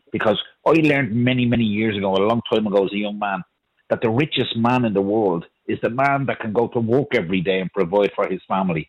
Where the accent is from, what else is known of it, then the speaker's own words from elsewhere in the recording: Ireland; as an Irish man and as a grandfather as a man who was in the Irish Army